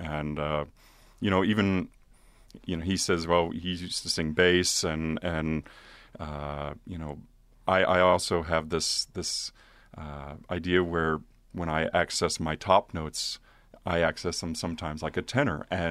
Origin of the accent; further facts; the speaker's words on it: Kansas City, Kansas, United States; I am, yeah. Born and raised in Kansas City, Kansas.